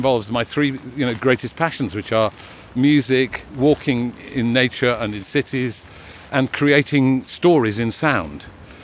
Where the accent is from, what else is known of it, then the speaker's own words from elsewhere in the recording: Sheffield, Yorkshire and the Humber, United Kingdom; I feel empathy with, because I come from Sheffield.